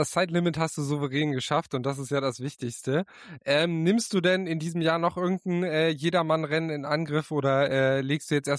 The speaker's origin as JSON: {"language": "German", "town": "Münster", "region": "North Rhine-Westphalia", "country": "Germany", "said": "Da werde ich als Münsteraner natürlich auch wenig Ausreden haben"}